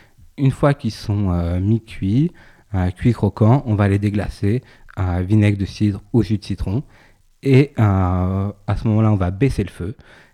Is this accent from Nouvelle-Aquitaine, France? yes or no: yes; Nouvelle-Aquitaine, France; Alors moi, j'ai grandi en Charente, comme toi, je le sais.